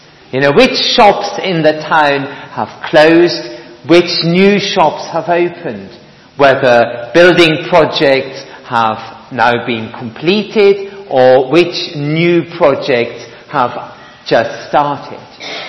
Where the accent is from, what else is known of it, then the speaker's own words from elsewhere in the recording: Michelstadt, Hesse, Germany; Michelstadt, that's the name of my hometown